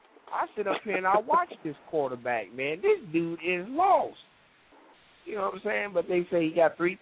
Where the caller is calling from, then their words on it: Dayton, Ohio, United States; calling from Dayton, Ohio.